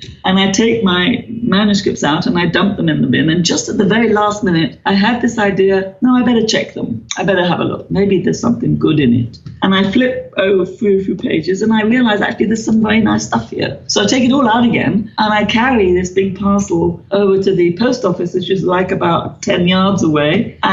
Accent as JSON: {"language": "English", "region": "England", "country": "United Kingdom", "lives_now": "India", "said": "Shruti and I alternate, which is kind of interesting. I'm an English woman living in India. She's an Indian woman living in England."}